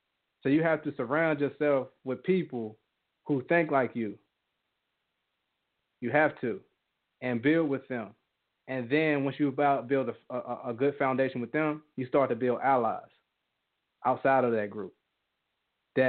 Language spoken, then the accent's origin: English; United States; Oh, no, I'm from America. I'm from America.